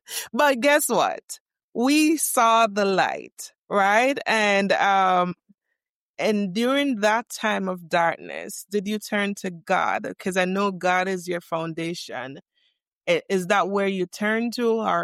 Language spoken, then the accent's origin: English; Jamaica; now in United States; I moved all the way from Jamaica to America because my ex-husband